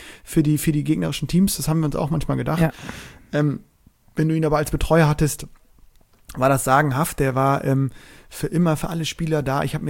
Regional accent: Bremen, Germany; weil er eben mich als Bremer bei vielen Veranstaltungen begleitet hat

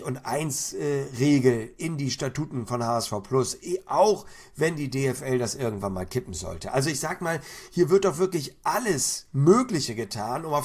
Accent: Hamburg, Germany; letztendlich bin ich Hamburger

